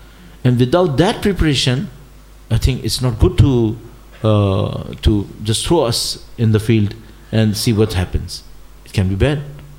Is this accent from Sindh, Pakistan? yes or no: yes; Karachi, Sindh, Pakistan; I'm coming from Karachi. And you know what happened in Karachi for the last 10-20 years.